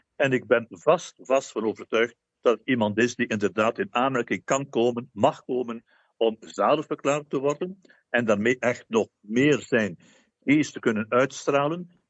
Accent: Belgium; now in Rwanda; van de Broeders van Liefde. Ik ben Belg, maar momenteel verblijf ik tijdelijk in Rwanda.

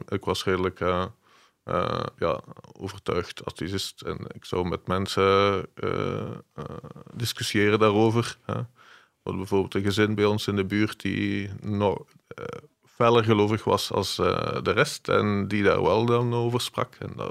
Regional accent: Diepenbeek, Flanders, Belgium; Ik ben opgegroeid in Diepenbeek.

